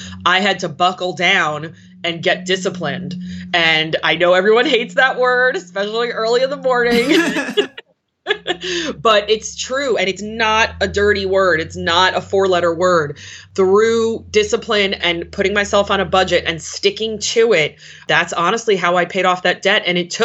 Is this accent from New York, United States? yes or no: yes; New York, United States; I'm originally from New York.